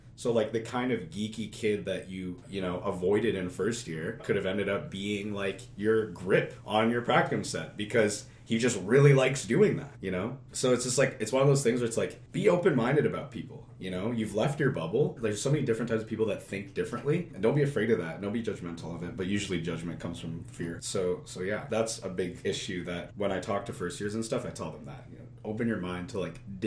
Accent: Brampton, Ontario, Canada; I'm from Brampton, like in Brampton, like, it's not cool to be outspoken

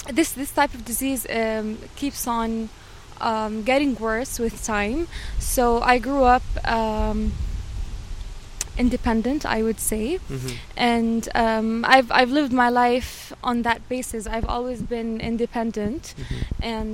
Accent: Jordan; In my country. I'm originally from Jordan

